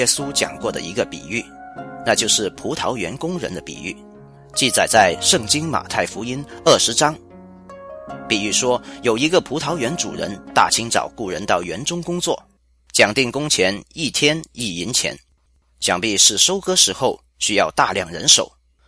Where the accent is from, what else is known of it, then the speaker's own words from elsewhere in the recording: Hong Kong; 我生于60年代的香港，是贫困的年代，但也是快乐进取的年代。